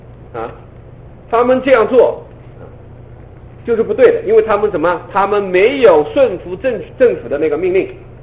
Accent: China; 我们中国人讲君权是受制于天啊

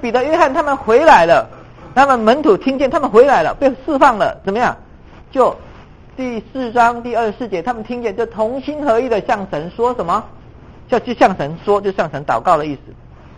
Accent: Taiwan; 但是呢，我从台湾来的，在台湾的选举也是一样

